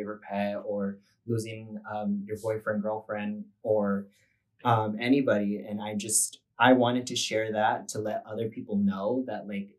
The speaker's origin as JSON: {"language": "English", "town": "Long Beach", "region": "California", "country": "United States", "tie": "born or raised there", "said": "I'm a grad student here at Long Beach. I'm studying English. And I'm the poet and author on the side, and I've been here all my life pretty much."}